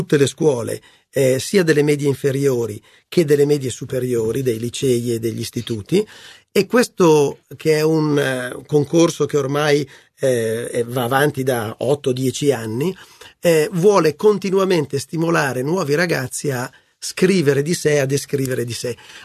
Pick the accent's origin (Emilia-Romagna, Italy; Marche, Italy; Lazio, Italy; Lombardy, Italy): Lombardy, Italy; Milan; born there; Sono nato a Milano e ho fatto anche io il liceo di Milano